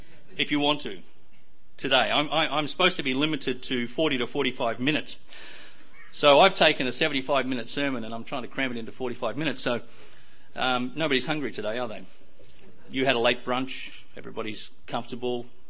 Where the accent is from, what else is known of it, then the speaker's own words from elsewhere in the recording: Australia; accent: Australian; I would like to say that obviously I'm Australian. For those of you who do have difficulty with understanding my accent